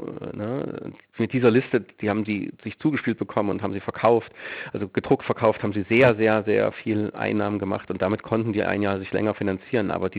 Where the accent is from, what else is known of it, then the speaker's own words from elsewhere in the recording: Merseburg, Saxony-Anhalt, Germany; Und ich komme aus Merseburg, die noch viel kaputter war.